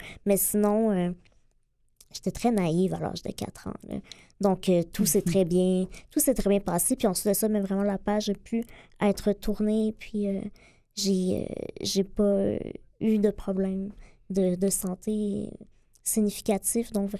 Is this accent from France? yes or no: no; Lemieux, Quebec, Canada; Oui, mais en fait, je suis née à Québec. Et à l'âge de 8 ans, mes parents et moi-même sommes déménagés à Lemieux, qui est un petit village d'environ 300 personnes dans le centre du Québec. Donc, entre Victoriaville et Trois-Rivières.